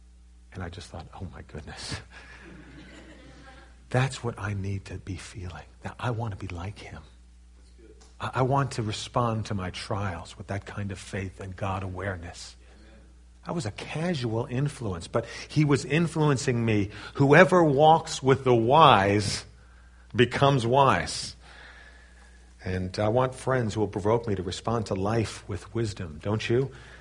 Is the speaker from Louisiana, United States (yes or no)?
no; New York City, New York, United States; I was brought up in New York City. I learned to drive in New York City.